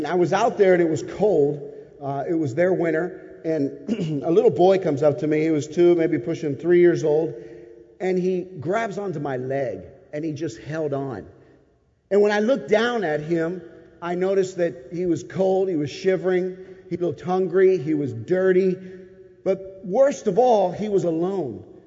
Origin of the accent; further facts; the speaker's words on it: Philadelphia, Pennsylvania, United States; And I, you know, I'm from Philadelphia, and I'm not the smartest kid on the block, okay?